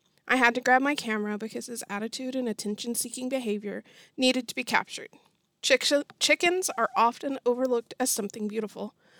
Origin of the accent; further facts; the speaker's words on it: Texas, United States; Growing up in Texas, most men would fish or hunt as a hobby.